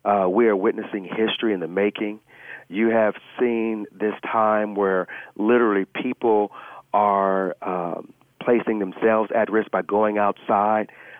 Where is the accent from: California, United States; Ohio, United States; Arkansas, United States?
California, United States; Los Angeles; when I grew up in Los Angeles in Watts.